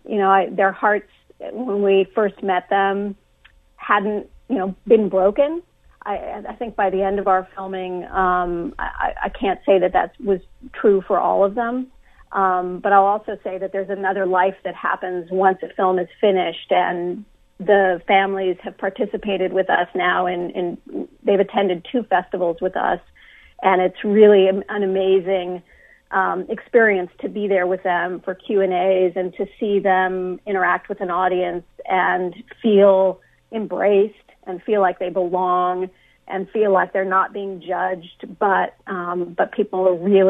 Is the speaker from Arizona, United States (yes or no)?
no; Oakland, California, United States; I grew up primarily in a city. I grew up in Oakland, California